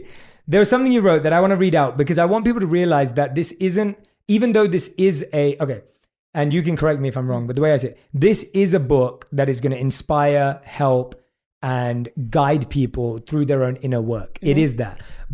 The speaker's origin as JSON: {"language": "English", "country": "United Kingdom", "accent": "British", "said": "I have none of those skills, so I will not try. Okay. I will simply read it in my British accent."}